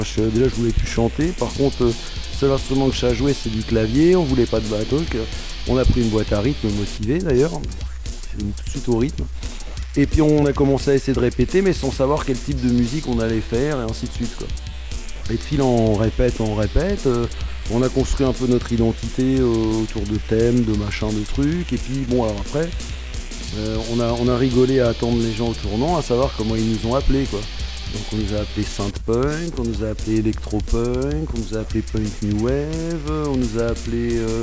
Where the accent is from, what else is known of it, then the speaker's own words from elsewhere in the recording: Paris, Île-de-France, France; parce que nous on vient de Paris